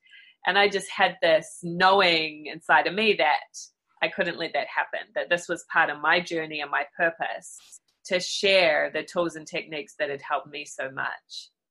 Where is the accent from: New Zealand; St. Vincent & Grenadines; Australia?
New Zealand; now in United States; So I am from New Zealand originally. I do now live in the United States.